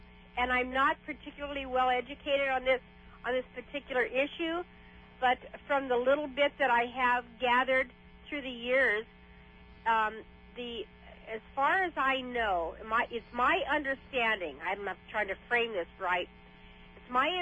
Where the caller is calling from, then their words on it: California, United States; I'm calling from San Diego County.